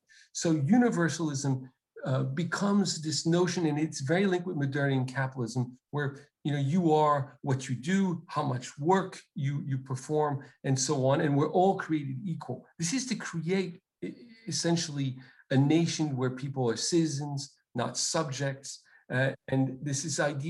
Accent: Paris, Île-de-France, France; my comments in terms of the experience of race is from the experience from the perspective of a white middle class Parisian

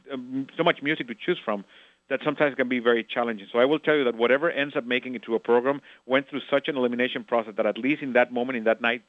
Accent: Costa Rica; also born or lived in Nicaragua; having been born in Nicaragua and growing up in Costa Rica

